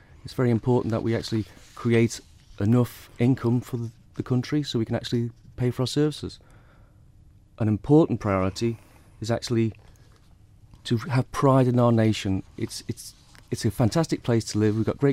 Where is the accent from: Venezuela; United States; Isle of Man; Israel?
Isle of Man; Laxey; Yes, I'm Manx, and I've been living in Douglas for the past 17 years, right in the heart of the constituency, and I was raised in Laxey, and I've had my own business for 23 years